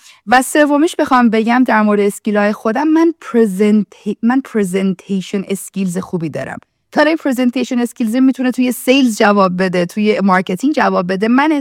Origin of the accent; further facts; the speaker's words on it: Kurdistan, Iran; من چون حالا تو کردستان بزرگ شدم و توی خانواده‌ای که از نظر مایندستی خیلی آدمای درویش مسلکی بودم بزرگ شدم